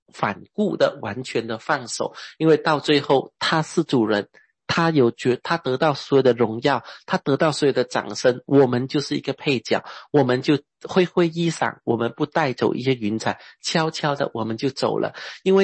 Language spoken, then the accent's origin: Chinese; Hangzhou, Zhejiang, China; accent: Hangzhou; 我们杭州话叫什么？